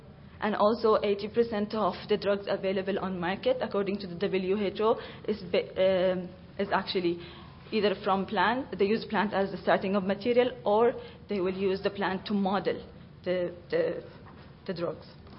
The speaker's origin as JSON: {"language": "English", "town": "Limerick", "region": "Munster", "country": "Ireland", "said": "So I'm actually coming from Ireland, specifically from Limerick County"}